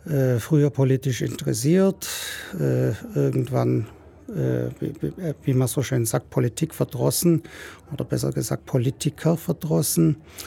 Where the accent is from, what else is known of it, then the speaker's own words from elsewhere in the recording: Ulm, Baden-Württemberg, Germany; Wo ich herkomme, eigentlich immer in Ulm, Ulm herum.